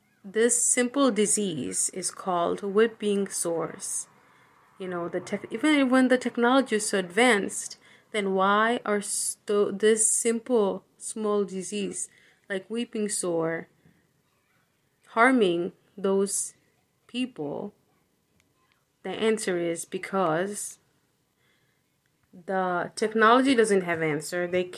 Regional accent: Hudson, United States; Hello, everyone. … I'm 18 years old, and I'm from Hudson.

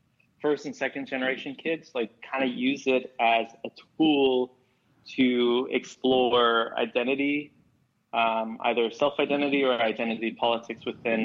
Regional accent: California, United States; we both lived there in San Francisco, and we're both from California

